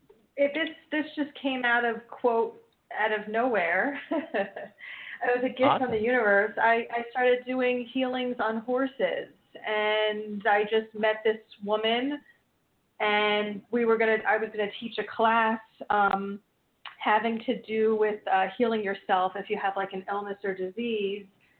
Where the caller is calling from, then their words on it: New Jersey, United States; New Jersey.